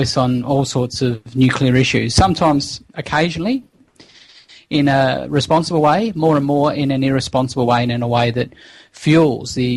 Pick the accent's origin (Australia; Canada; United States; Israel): Australia; as Australian activists, as Australian people who want to see this country stop playing a negative role in fueling an industry that is so contaminating and contentious